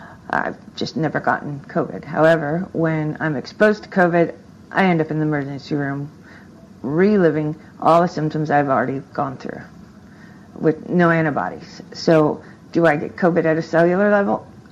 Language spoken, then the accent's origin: English; Midwest, United States; I'm from the Midwest. We lived in the snow as a kid.